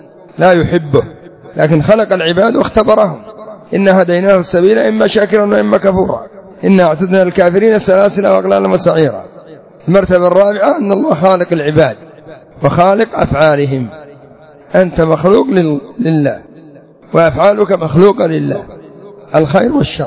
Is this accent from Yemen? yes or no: yes; Yemen; عندنا في اليمن رافضة اليمن قدرية معتزلية